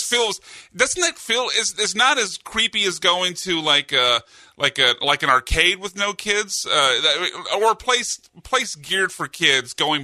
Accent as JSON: {"language": "English", "town": "Deer Park", "country": "United States", "tie": "born or raised there", "said": "No, like, I remember growing up playing in, because I grew up in Deer Park, and we would play, where we always would play, it was at the community center basketball court"}